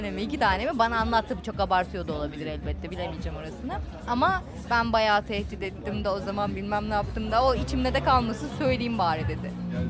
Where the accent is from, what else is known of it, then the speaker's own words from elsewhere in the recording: Kadıköy, Istanbul, Turkey; Neyse işte benim gençliğim Kadıköy'de geçti.